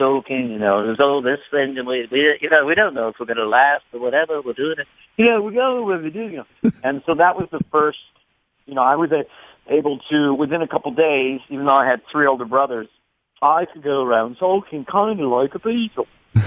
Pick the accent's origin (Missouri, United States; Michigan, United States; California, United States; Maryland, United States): California, United States; San Carlos; I would shoplift these drumsticks in my hometown, Laurel Avenue in San Carlos, California.